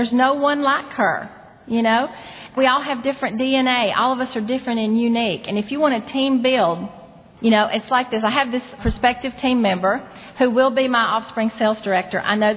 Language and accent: English; Alabama, United States; Now, I'm from Alabama, and I only speak 2 languages, English and Southern. And ain't is in our vocabulary